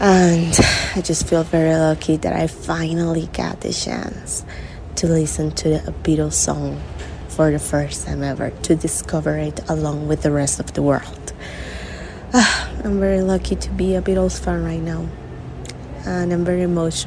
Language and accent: English; Colombia; I'm 26 years old, and I'm from Colombia.